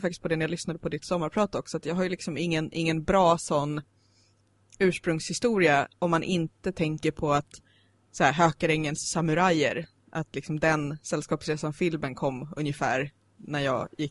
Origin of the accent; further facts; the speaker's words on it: Stockholm, Stockholm County, Sweden; jag är ju då född och uppvuxen i Stockholm, men är enligt alla de här löjliga reglerna inte riktigt stockholmare, för jag har en förälder från Moskva och en förälder från Gävle.